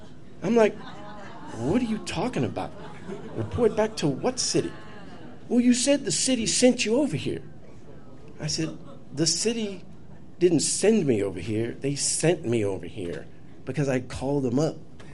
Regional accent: Louisiana, United States; growing up in Louisiana, there's certain towns, like Chalmette is one of them

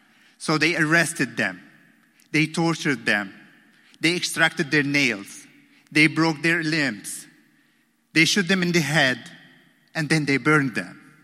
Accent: Damascus, Damascus Governorate, Syria

